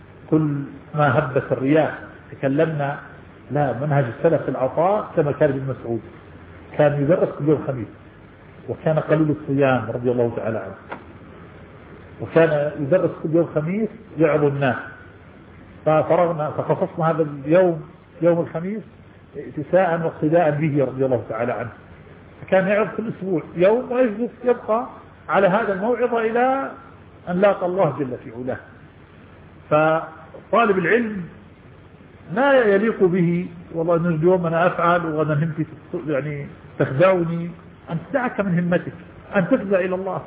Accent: Jordan; الانتقال من بلادنا الأردن

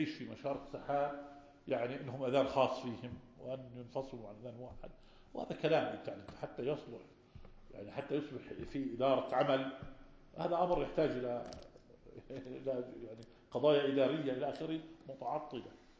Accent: Algeria; بعض المشايخ عندنا في الجزائر

